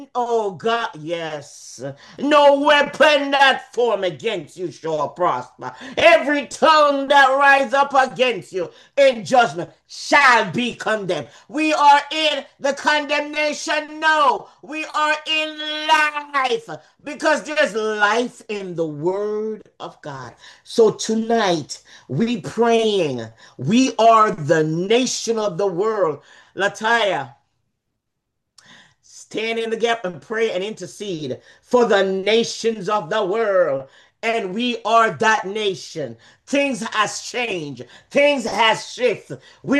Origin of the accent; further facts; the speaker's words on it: Jamaica; For me, I'm from Jamaica, so I have all different kind of blood.